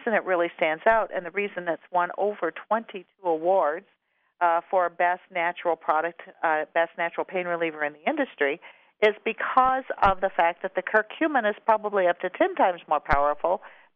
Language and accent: English; Green Bay, Wisconsin, United States; So since I'm from Green Bay, Wisconsin, I have to do a football analogy.